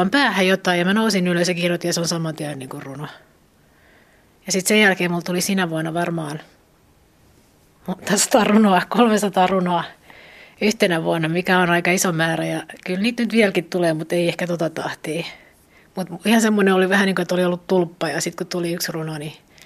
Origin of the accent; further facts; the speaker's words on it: Helsinki, Uusimaa, Finland; mä oon Helsingistä ja mä olen runoilija.